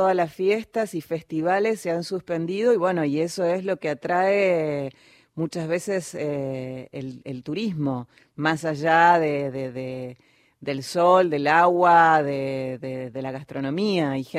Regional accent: Argentina; somos argentinos, vivimos en Argentina

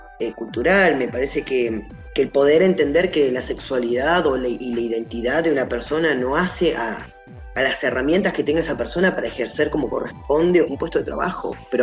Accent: Gualeguaychú, Entre Ríos, Argentina; born there; moved away as an adult; tengo 35 años, nací en Gualeguaychú, Entre Ríos. Yo me vine a estudiar como porque en Gualeguaychú no había el acceso a las universidades como hay hoy, por ejemplo.

